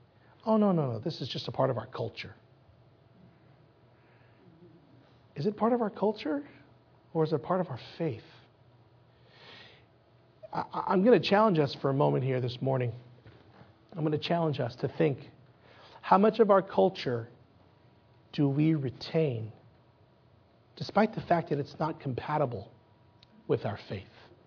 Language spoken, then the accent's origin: English; United States; I'm Chinese American. My parents are from Taiwan. I am Chinese. I'm Chinese through and through, but I'm also torn because I'm raised in this country.